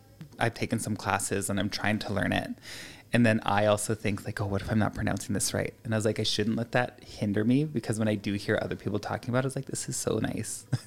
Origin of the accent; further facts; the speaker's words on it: Yukon, Canada; I grew up in the Yukon, and there was a specific Kaska Dene language class that we had to take every day.